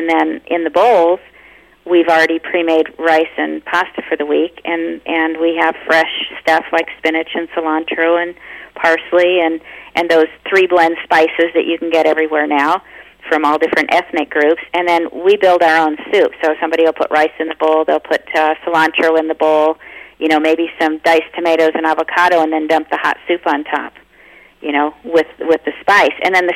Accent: United Kingdom; I'm British.

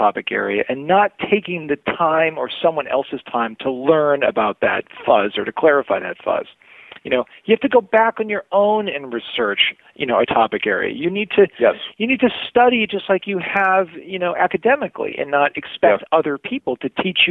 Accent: Maine, United States; You know, I'm from Maine, for example, believe it or not.

